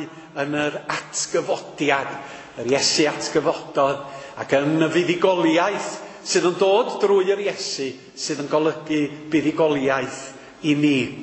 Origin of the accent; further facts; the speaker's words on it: Wales, United Kingdom; Dwi'n cefnogi bob rambat o Gymru, da chi'n gwybod? Fel gog.